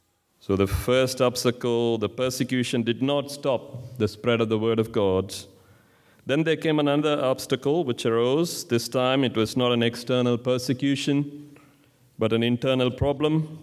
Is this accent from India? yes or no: yes; India; So yeah, growing up in India